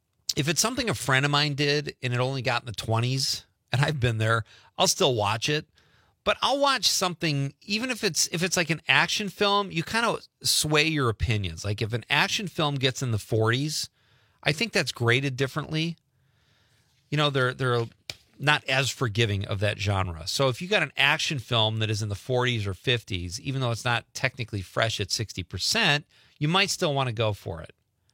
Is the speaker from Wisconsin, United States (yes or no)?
yes; Wisconsin, United States; also born or lived in Seattle, United States / Arkansas, United States; We spent 8 years in Arkansas after 40 years in Seattle and now 9 in my home state of Wisconsin.